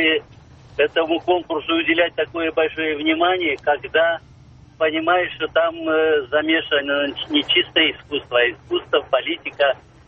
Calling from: Korolyov, Moscow Oblast, Russia; я из города Королева.

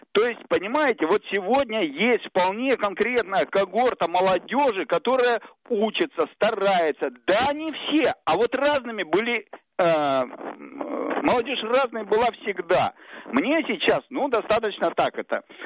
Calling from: Tomsk, Tomsk Oblast, Russia; я из Томска.

